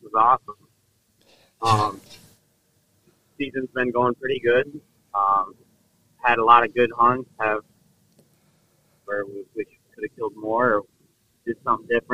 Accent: Port Clinton, Ohio, United States; I was born in Fort Clinton, Ohio. If you look at Ohio, there's a peninsula at the northern part right in the center, and I lived right on that peninsula on Lake Erie.

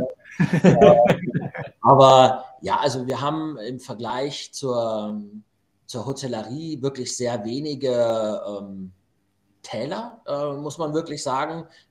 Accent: Munich, Bavaria, Germany; Und ich komme ursprünglich auch aus München.

